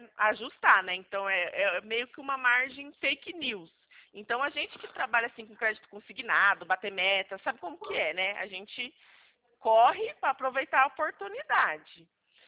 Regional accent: Presidente Prudente, São Paulo, Brazil; Eu sou aqui de Presidente Prudente

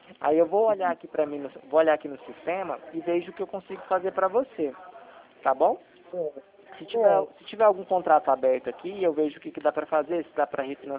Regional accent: Goiânia, Goiás, Brazil; Eu sou aqui de Goiânia.

